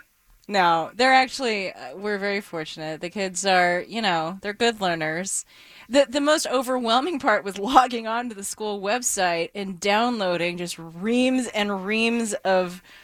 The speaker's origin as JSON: {"language": "English", "town": "Portland", "country": "United States", "tie": "born or raised there", "said": "I grew up in Portland. This could be bad."}